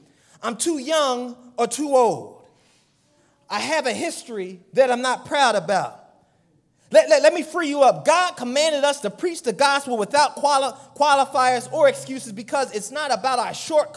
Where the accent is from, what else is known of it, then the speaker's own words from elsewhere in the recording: Philadelphia, Pennsylvania, United States; You see, growing up in Philly, every now and then, someone would throw a house party.